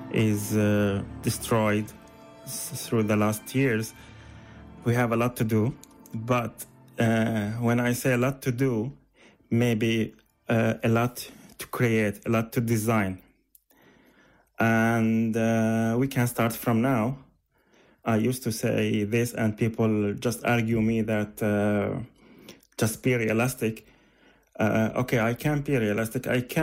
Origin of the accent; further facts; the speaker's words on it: Aleppo, Aleppo Governorate, Syria; English is a second language; moved away as an adult; now in Dublin, Ireland; I grew up in Aleppo and studied architecture there before relocating to Dublin, where I work now at Dublin City University as a teaching assistant.